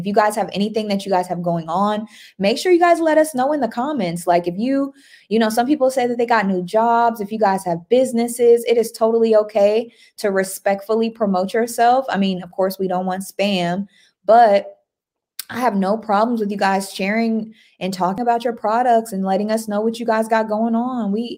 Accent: Texas, United States; accent: Texas; Y'all, I'm deep in Texas. My Texas accent. I love it.

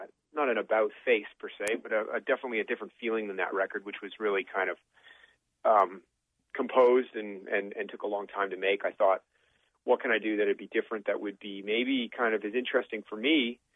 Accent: East Coast, Canada; I am all Canadian. Yes. Well, my dad, you know, he immigrated from England.

